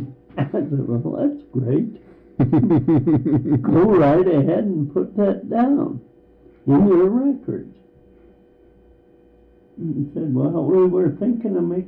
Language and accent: English; Kirkland, Washington, United States; born there; Well, I was born in Kirkland, Washington.